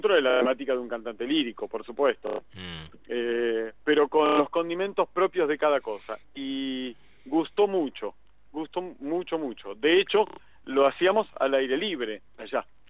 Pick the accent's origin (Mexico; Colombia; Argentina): Argentina; La Plata, Buenos Aires Province; Yo soy de La Plata